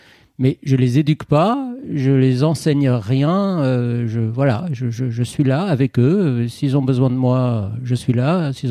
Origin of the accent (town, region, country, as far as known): Tehran, Tehran Province, Iran; born or raised there